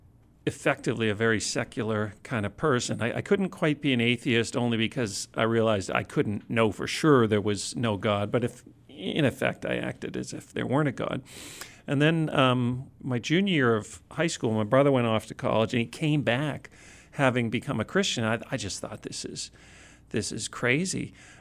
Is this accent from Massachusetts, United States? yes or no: yes; Duxbury, Massachusetts, United States; also born or lived in Boston; I was born in Boston, but grew up in Duxbury, Mass. On the South Shore.